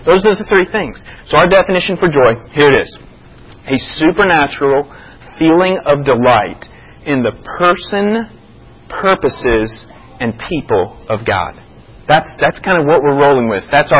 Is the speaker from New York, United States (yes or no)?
no; Florida, United States; also born or lived in Chicago, Illinois; I remember when I lived in Chicago, but I was from Florida and I was an absentee voter in Florida